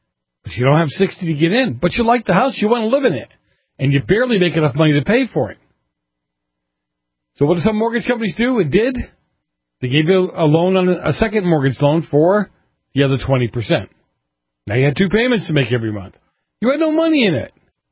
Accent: Massachusetts, United States; when I grew up in Massachusetts, government jobs were, you know, Massport, the MBTA, transportation.

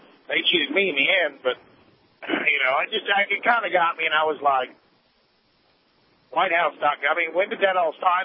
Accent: Appalachia, United States; I have no problem with that at all because I'm Appalachian American, so I like to tell people.

